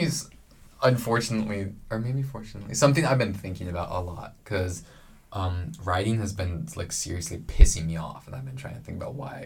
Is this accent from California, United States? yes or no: yes; California, United States; and I'm from California, and so part, like, I don't live in the desert, but a lot of my family lives in Northern California.